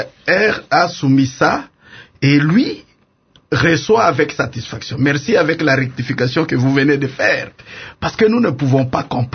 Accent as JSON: {"language": "French", "country": "DR Congo", "said": "je suis congolais"}